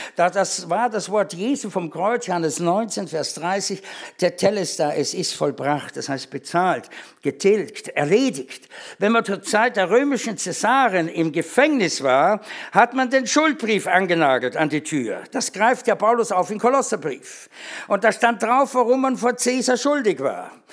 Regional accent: Austria; Ich bin ja Österreicher, nicht?

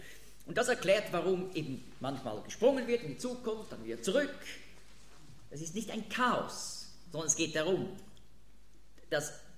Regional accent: Switzerland; ich spreche als Schweizer

